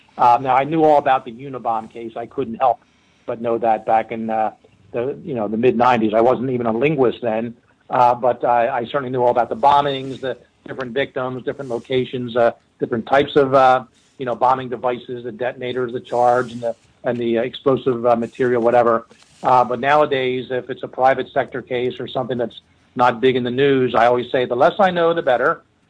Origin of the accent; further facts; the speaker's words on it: Philadelphia, Pennsylvania, United States; Growing up in Philly, it was mostly Puerto Rican Spanish I heard as a kid.